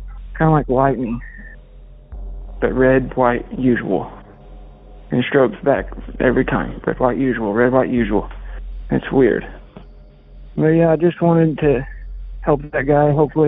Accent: Flat Rock, Indiana, United States; This takes place in 2006, in my hometown, Flat Rock, where I currently reside.

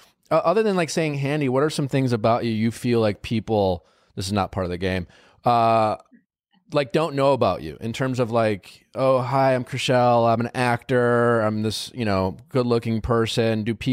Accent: Wisconsin, United States; now in Los Angeles, United States; I'm from Wisconsin, but I took shop class in high school.

